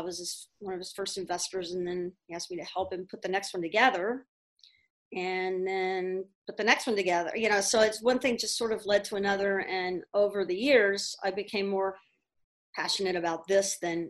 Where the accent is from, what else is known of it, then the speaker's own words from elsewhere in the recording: Houston, Texas, United States; I grew up in Houston, in Texas, and went to Texas Tech, guns up.